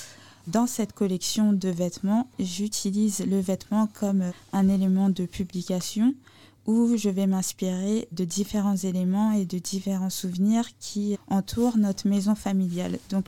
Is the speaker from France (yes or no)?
yes; France; now in Netherlands; j'ai grandi et je suis née en France. Je viens de diplômer il y a un an de la Design Academy à Eindhoven. Je suis donc une artiste multidisciplinaire basée aux Pays-Bas.